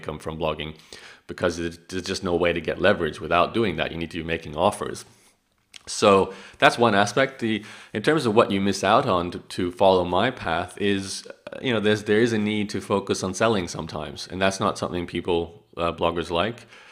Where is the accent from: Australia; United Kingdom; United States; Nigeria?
Australia; accent: Canadian; Canadian and Australian has been the dominant influences growing up in Australia, but speaking with the Canadian accent and having many, many trips to Canada.